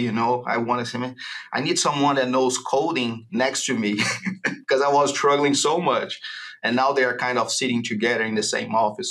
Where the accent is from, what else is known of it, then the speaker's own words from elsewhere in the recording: Brazil; moved away as an adult; So I'm originally from Brazil, swine veterinarian.